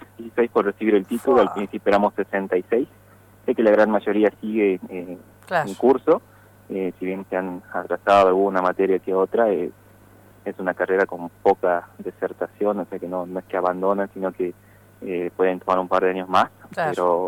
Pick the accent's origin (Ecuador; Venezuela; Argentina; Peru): Argentina; Salta; De Salta Capital.